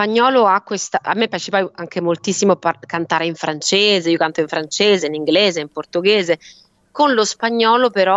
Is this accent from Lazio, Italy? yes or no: no; Sardinia, Italy; Io sono sarda, sono proprio residente.